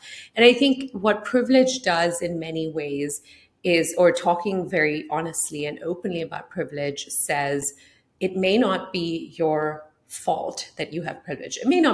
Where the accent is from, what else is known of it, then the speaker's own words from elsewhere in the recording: Singapore; I'm an immigrant, I'm a woman of color, I'm of Indian descent, I grew up in Singapore.